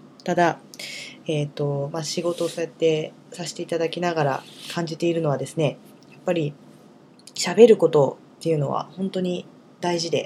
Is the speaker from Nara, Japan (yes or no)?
yes; Nara, Japan; まあ、地元の奈良でアートイベント、アートプロジェクトをしている事務局に今も勤めています。